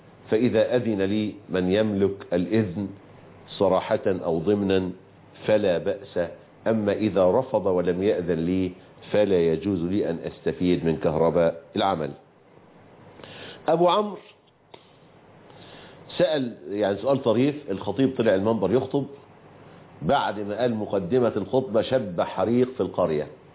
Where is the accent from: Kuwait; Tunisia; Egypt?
Egypt